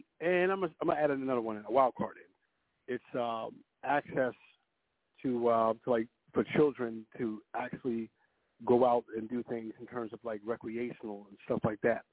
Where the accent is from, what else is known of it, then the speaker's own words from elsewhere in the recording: Philadelphia, Pennsylvania, United States; also born or lived in Brooklyn, New York; And when I grew up in the Kensington and Frankfurt neighborhood, coming from Brooklyn, New York, and coming over to Philadelphia, when I was a child in Frankfurt